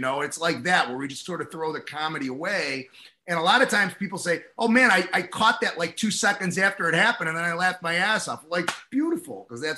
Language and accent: English; Chicago, Illinois, United States; I'm from Chicago. Brown bagged, you know.